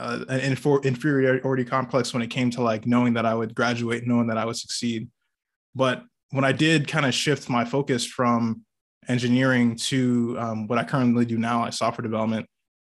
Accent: United States; born there; so both my parents are Nigerian, and I was born in the States.

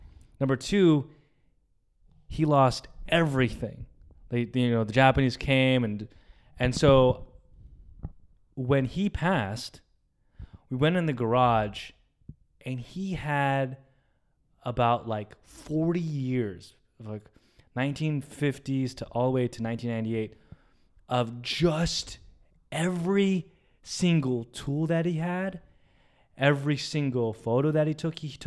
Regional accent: Philippines; since I'm Filipino

